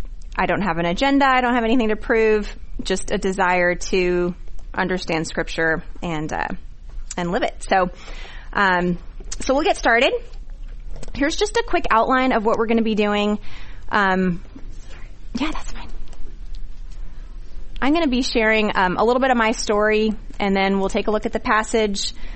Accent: Portland, Oregon, United States; I grew up in Portland, Oregon with my mom, my older sister. So definitely like an all-female household. And I was raised in Portland, Oregon

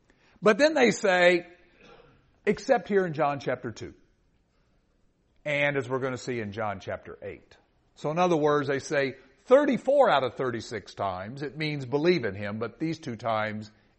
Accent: Kentucky, United States; I'm from Kentucky originally.

